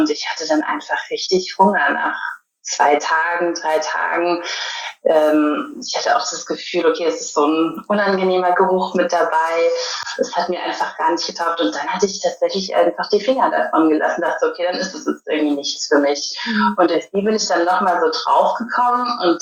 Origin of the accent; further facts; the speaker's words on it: Berlin, Germany; Ich bin aus Berlin, wie du ja auch